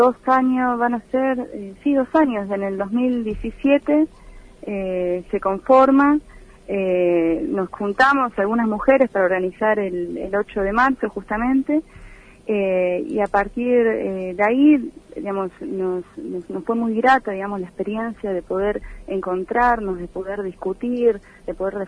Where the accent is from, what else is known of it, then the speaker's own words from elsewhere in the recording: Olavarría, Buenos Aires Province, Argentina; now in Puerto Iguazú, Argentina; yo hace 2 años que vivo en Puerto Iguazú. Soy de Los Pagos, de Olavarría, ahí en la llanura pampeana. Uh-huh. Me formé en la Universidad Nacional de La Plata como bióloga.